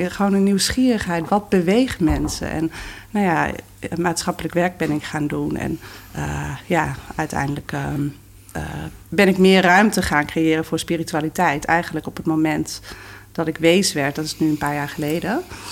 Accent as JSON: {"language": "Dutch", "region": "Groningen", "country": "Netherlands", "tie": "born or raised there", "said": "Ik ben in Groningen opgegroeid."}